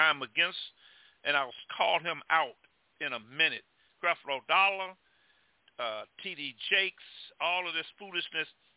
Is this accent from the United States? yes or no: yes; Mobile, Alabama, United States; I'm from Mobile, Alabama. I saw my best high school friend get hung in 1983.